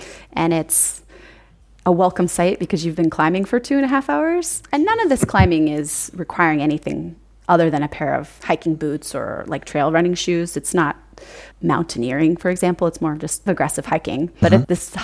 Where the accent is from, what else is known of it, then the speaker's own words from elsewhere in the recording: United States; which as an American, I had never really known that this kind of a thing existed because we don't have a lot of that in the States.